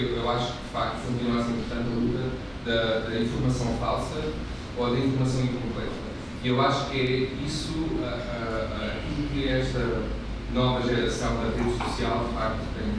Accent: Portugal; eu cresci numa aldeia muito pequena em Portugal.

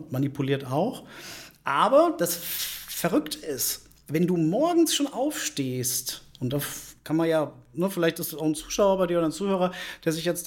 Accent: Frankfurt, Hesse, Germany; Jetzt muss ich dir das nicht sagen als Frankfurter Bub, weil wir sind Ehrenmänner, also ein Handschlag gilt.

